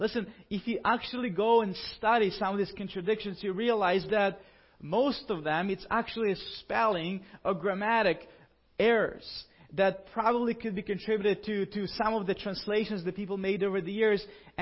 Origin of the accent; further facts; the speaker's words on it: Ukraine; I grew up in Ukraine